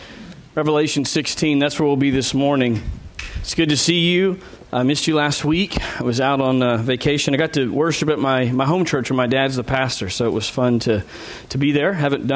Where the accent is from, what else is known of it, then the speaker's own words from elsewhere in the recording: Texas, United States; And I grew up in East Texas where that was the same reality for us.